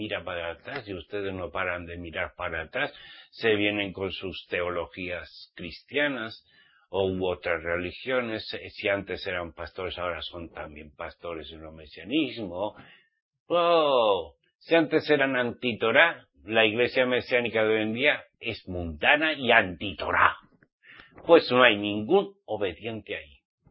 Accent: Spain; yo como soy español

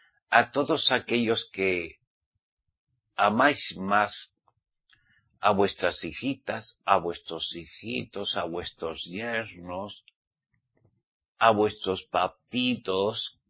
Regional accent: Spain; como soy español, yo me conozco bien esos anuncios, ¿saben?

